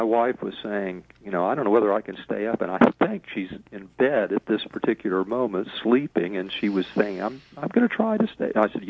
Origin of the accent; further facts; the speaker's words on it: Kansas, United States; I grew up in Kansas and we had no baseball team immediately in the vicinity, of course.